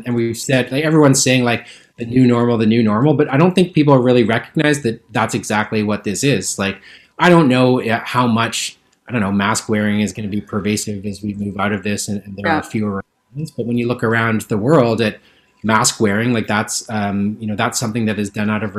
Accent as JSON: {"language": "English", "town": "Toronto", "region": "Ontario", "country": "Canada", "tie": "born or raised there", "also_born_or_lived": "British Columbia", "said": "I was born here in the Lower Mainland, but my family got transplanted out in the Toronto area when I was living there."}